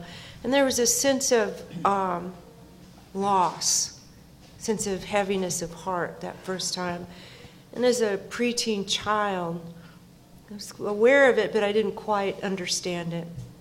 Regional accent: Memphis, Tennessee, United States; born there; the fact that I was born in Memphis, the fact that my father came from here, my grandparents were cotton farmers

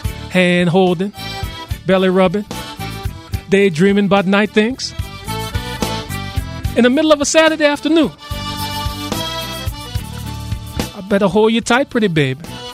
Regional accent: Opelousas, Louisiana, United States; he'll be in my hometown of Opelousas playing at Mojo's Evangeline Downs Racetrack and Casino.

